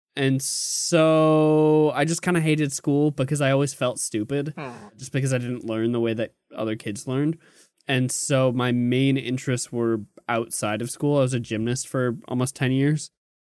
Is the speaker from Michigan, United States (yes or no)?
no; Portland, Maine, United States; born there; I was born in Portland, Maine.